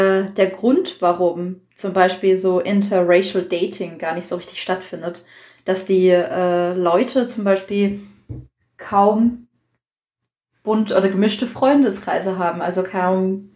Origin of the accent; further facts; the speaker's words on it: Southern Germany, Germany; Also ich bin in Süddeutschland groß geworden, so wie du, und in einem sehr weißen Umfeld.